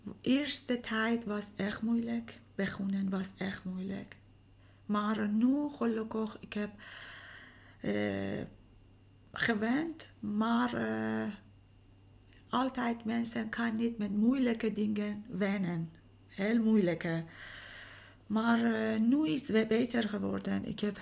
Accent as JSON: {"language": "Dutch", "country": "Iran", "second_language": "Dutch", "moved": "as an adult", "lives_now": "Netherlands", "said": "Ik kom uit Iran. Ik ben 45 jaar. Ik ben bijna 9 jaar in Nederland gekomen. En nu met mijn zonnetje alleen wonen."}